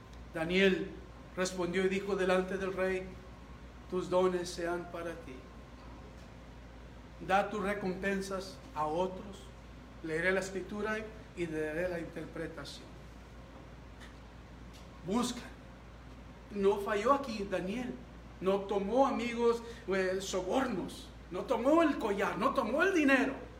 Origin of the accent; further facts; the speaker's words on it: Mexico; como somos mexicanos amigos